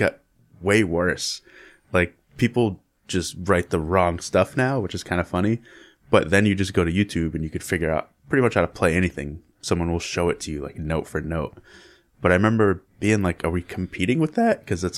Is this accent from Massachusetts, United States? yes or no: yes; Massachusetts, United States; now in Los Angeles, United States; I came out in 2009 from Massachusetts. I played in a ton of bands over there.